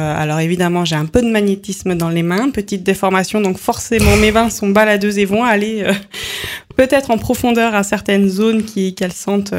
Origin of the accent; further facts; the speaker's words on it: Lyon, Auvergne-Rhône-Alpes, France; also born or lived in Switzerland; Alors moi, je suis lyonnaise. Je suis une citadine lyonnaise qui adore toujours Lyon